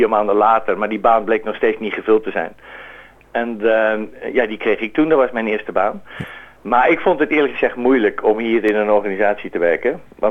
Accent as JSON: {"language": "Dutch", "country": "Netherlands", "said": "Dat wij het als Nederlanders het leuker vinden om echt even onze mouwen op te stropen en ervoor te gaan."}